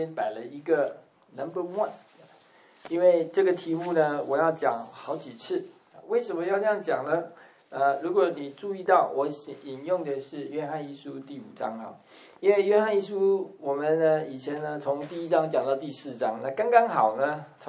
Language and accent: Chinese; Taipei, Taiwan; born there; 像我出生在台北，我的家乡台北，